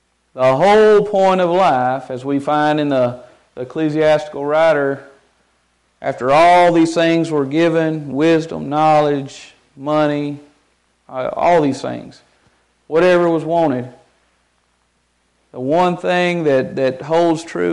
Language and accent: English; United States; As an American, we are so blessed with the physical things that we have